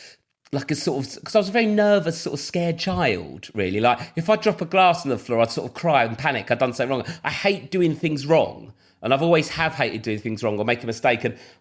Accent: London, United Kingdom; growing up in Southeast London

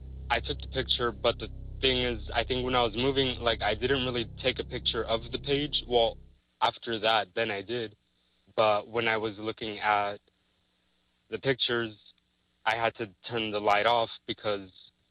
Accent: Texas, United States; I'm from Texas.

